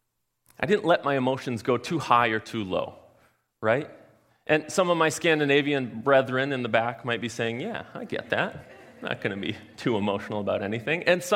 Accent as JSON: {"language": "English", "town": "Esko", "region": "Minnesota", "country": "United States", "tie": "born or raised there", "said": "So I grew up in Esco, just down the road"}